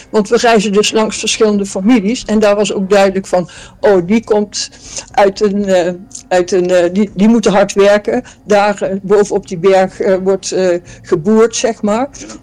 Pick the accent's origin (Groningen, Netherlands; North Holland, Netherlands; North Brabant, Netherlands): North Brabant, Netherlands; Oeffelt; born there; ik ben geboren in Oefeld. Dat is ook een klein dorp in die buurt.